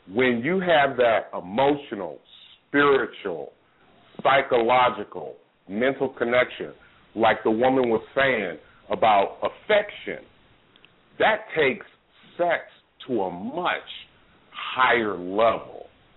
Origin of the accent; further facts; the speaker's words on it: Oakland, California, United States; now in Atlanta, United States; I'm 52 years old. I'm from Oakland, California, born and bred, and I live in the ATL.